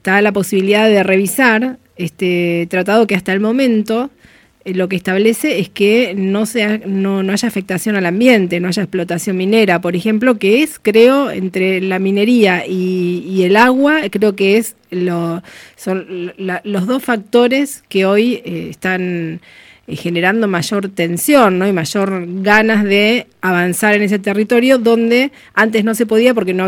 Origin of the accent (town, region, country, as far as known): Argentina